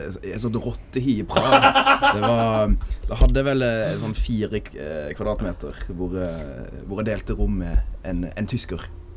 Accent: Southern Norway, Norway; Jeg er jo fra Sørlandet, jeg må jo bry meg litt.

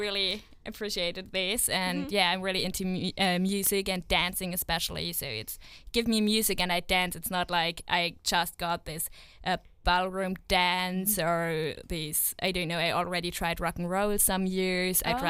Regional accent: Germany; English is a second language; now in Norway; I'm from Germany and I'm 19 years old.

